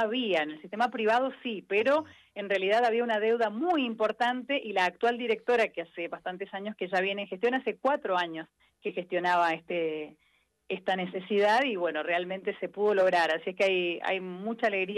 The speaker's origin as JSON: {"language": "Spanish", "town": "San Rafael", "region": "Mendoza", "country": "Argentina", "tie": "born there", "lives_now": "Malargüe, Argentina", "said": "en realidad no soy malarguina, yo habito esta tierra, yo nací en San Rafael, pero hace muchos años, hace casi 21 años que vivo acá"}